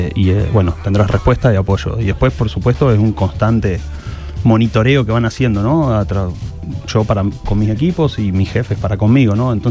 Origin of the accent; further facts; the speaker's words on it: Rosario, Santa Fe, Argentina; moved away as an adult; now in Mozambique; Eso fue en el 2008 que me fui. O sea, me fui con 22, 23.